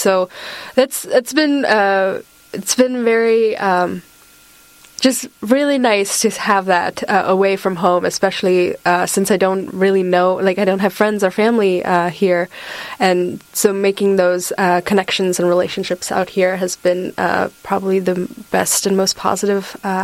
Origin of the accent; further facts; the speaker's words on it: Washington, United States; now in Poland; I come from Washington State, so West Coast in the United States